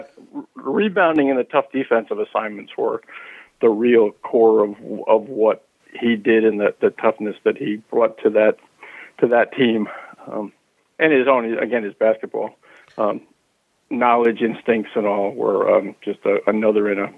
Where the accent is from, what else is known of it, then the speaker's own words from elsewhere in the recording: New Jersey, United States; As I say, I grew up right out in Bergen County, right outside New York City.